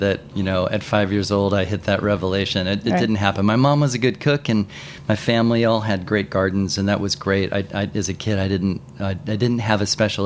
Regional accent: Cincinnati, Ohio, United States; Yes. Yeah. I grew up in Cincinnati.

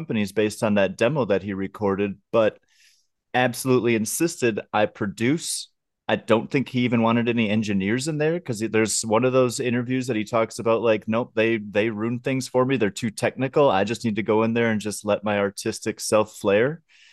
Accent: Minnesota, United States; because I grew up outside of Minneapolis, and like I know

